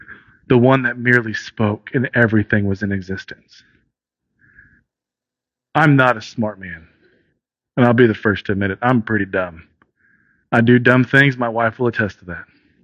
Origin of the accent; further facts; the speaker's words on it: United States; And trust me, I'm patriotic. I got an American hat in my car. Like I'm USA through and through.